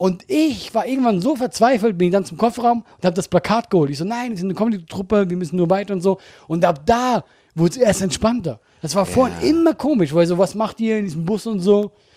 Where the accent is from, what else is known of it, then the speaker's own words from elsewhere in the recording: Switzerland; Und ich ganz weit hinten so als Schweizer